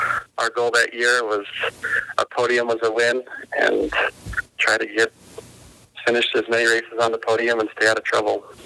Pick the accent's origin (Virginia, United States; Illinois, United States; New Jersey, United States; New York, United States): Illinois, United States; Chicago; like growing up in Chicago, Mid Ohio was close too